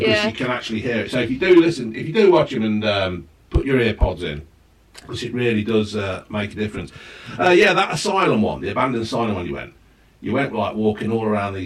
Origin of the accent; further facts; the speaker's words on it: England, United Kingdom; I'm English.